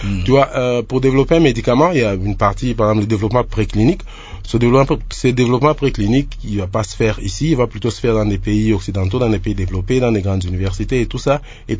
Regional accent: DR Congo; ici chez nous en RDC.

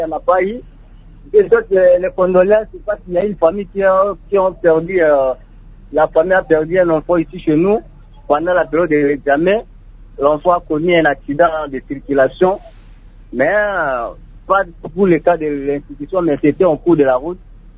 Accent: DR Congo; chez nous au Congo

